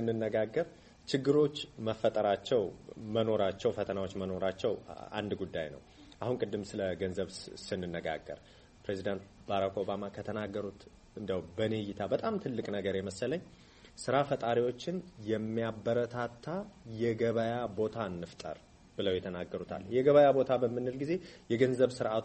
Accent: Addis Ababa, Ethiopia; ሰፈሬ ልጅ ነኝ፣ ሽሮ ሜዳ።

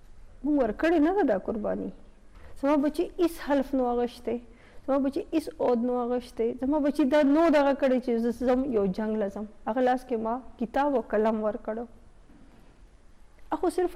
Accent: Pakistan; زه مسلمان یم زما صرف دا قصور دی چې زه پاکستانی زما صرف دا قصور دی چې زه پښتون یم

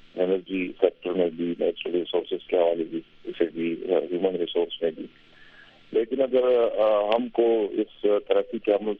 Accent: Khyber Pakhtunkhwa, Pakistan; ہم بھی پاکستان کا حصہ ہے خیبر پختونخوا. اگر پاکستان ترقی کرے گا تو ظاہر ہے ہمارا صوبہ بھی ترقی کرے گا

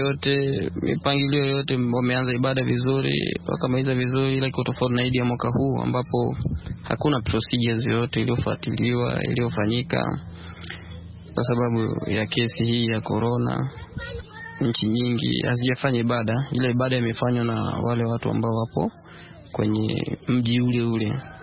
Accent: Mwanza, Tanzania; natokea Mwanza, Tanzania.

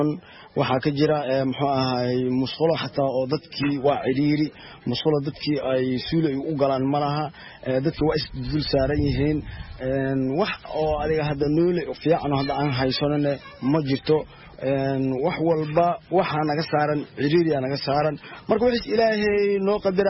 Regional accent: Lower Shabelle, Somalia; waxaan ka soo barakacnay shabeellaha hoose ganaale

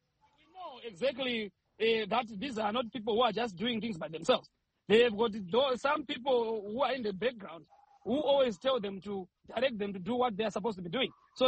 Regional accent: Zambia; not just because I'm from Zanpia

